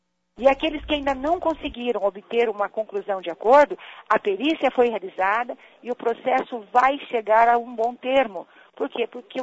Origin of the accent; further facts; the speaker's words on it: Londrina, Paraná, Brazil; a nossa população de Londrina, que eu amo tanto porque é minha terra, já que eu sou um legítimo pé vermelho.